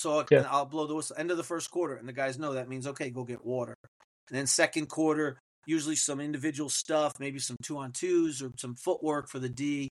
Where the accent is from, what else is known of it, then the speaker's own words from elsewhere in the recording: Montclair, New Jersey, United States; I grew up in New Jersey, right? I played at Montclair High School